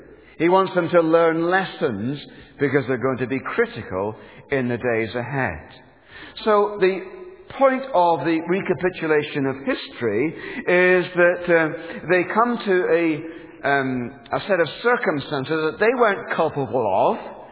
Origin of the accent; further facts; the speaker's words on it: Northern Ireland, United Kingdom; I can say that because I come from Northern Ireland